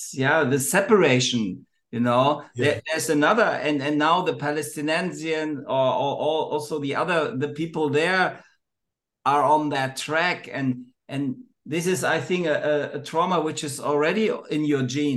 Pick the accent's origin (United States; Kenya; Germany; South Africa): Germany; English is a second language; I'm here from Germany.